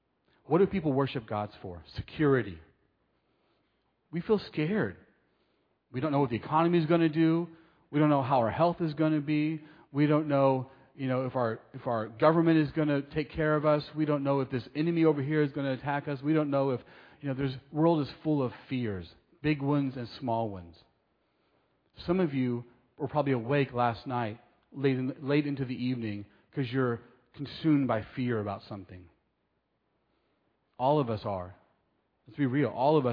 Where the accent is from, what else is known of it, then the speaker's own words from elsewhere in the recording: United States; now in Taiwan; I come from America, and I can tell you, in many ways, America is much more secular than Taiwan.